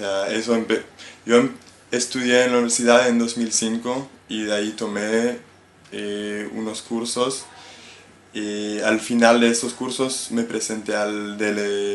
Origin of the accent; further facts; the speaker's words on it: Southern District, Israel; Spanish is a second language; Sí, yo vivía en Tel Aviv. De origen soy del sur de Israel, pero los últimos 5 años vivía en Tel Aviv.